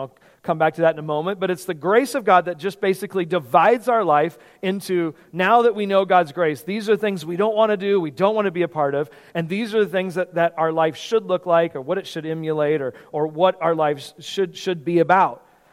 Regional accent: California, United States; I remember being a kid to get over to the Bay Area because we grew up in California.

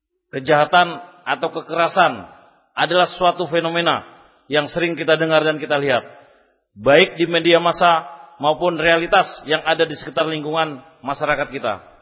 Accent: Bali, Indonesia; saya dari Bali, tapi saya agama Islam.

